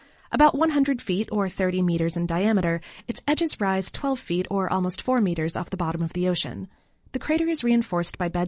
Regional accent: Florida, United States; Sorry, Florida. I'm from Florida. I love you, Florida.

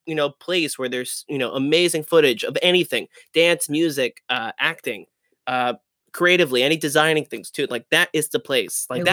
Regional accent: New Jersey, United States; Well, I mean, I'm from New Jersey.

